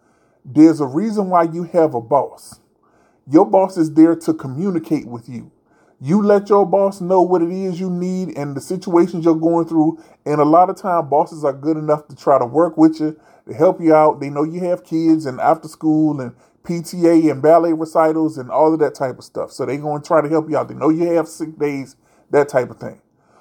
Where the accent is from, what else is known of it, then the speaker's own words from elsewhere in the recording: North Carolina, United States; also born or lived in Virginia; Y'all know I'm from North Carolina by way of Virginia.